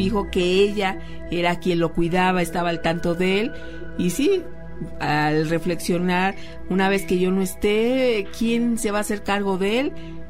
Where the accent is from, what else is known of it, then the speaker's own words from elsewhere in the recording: Camargo, Chihuahua, Mexico; de Camargo, Chihuahua, para contar un relato, uno de muchos que me sé